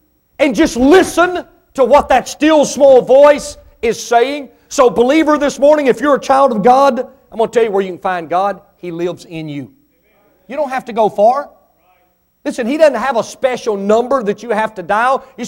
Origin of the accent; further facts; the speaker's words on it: Mississippi, United States; born there; I wasn't real smart. I was born in Mississippi.